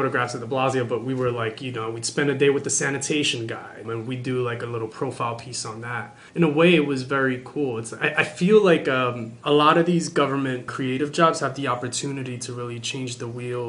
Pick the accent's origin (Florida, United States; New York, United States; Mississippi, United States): New York, United States; Bronx; growing up in the Bronx, a place that's always plagued in the media with like a negative